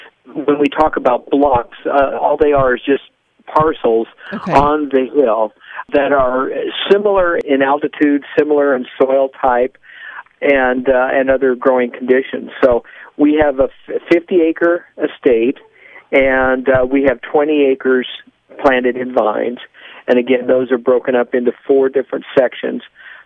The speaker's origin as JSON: {"language": "English", "region": "Iowa", "country": "United States", "tie": "born or raised there", "said": "it starts with being a farm boy growing up in Iowa, and ultimately, when I left there to go to college"}